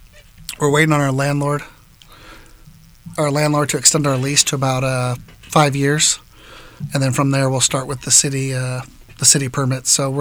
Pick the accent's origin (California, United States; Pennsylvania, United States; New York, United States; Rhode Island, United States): California, United States; Reseda; I mean, I'm born and raised Reseda.